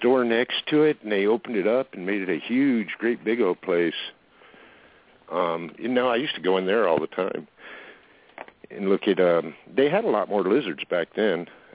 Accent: Fountain Valley, California, United States; I mean, I grew up in Fountain Valley.

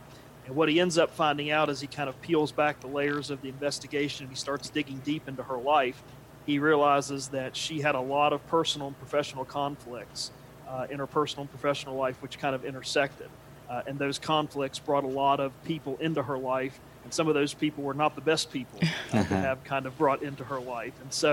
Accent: Charleston, West Virginia, United States; moved away as an adult; I grew up in Charleston, West Virginia, and spent most of my life in West Virginia up until the last year and a half or so when I took the job, as James was talking about, at the University of Mississippi.

